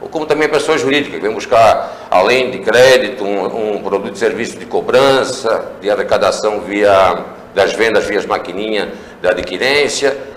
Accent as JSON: {"language": "Portuguese", "town": "Nova Trento", "region": "Santa Catarina", "country": "Brazil", "tie": "born or raised there", "said": "eu sou natural de Nova Trento"}